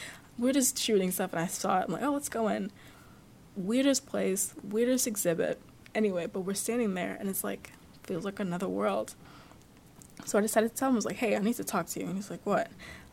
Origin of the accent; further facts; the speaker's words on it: New York, United States; No, I didn't. I'm from New York.